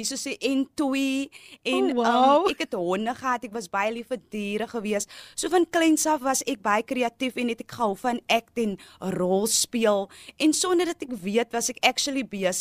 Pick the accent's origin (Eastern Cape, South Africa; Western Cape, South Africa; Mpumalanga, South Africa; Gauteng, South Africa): Western Cape, South Africa; Strand; Strand sekondêre skool gewees waar ek hoërskool gegaan het. En ek is gebore in die Strand. Ek het groot geraak in die Strand. En ja, daai is my huis.